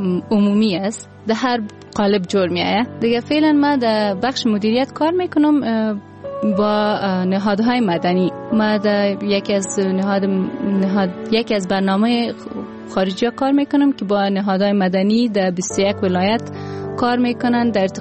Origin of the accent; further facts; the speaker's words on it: Pakistan; Persian is a second language; now in Kabul, Afghanistan; مکتب در پاکستان خواندم و از پاکستان که آمدم 2006 آماده به کانکور نبودم، لسان دری و پشتو را زیاد بلد نبودم. البته تعلیم ابتدایی را در لسان اردو و انگلیسی کردیم.